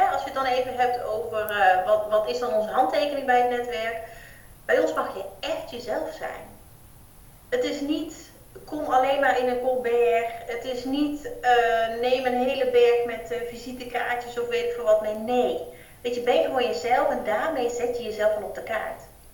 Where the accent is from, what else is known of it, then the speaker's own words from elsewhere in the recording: Limburg, Netherlands; moved away as an adult; now in Drenthe, Netherlands; want ik ben een Limburgse, inmiddels woonachtig 6 jaar in Drenthe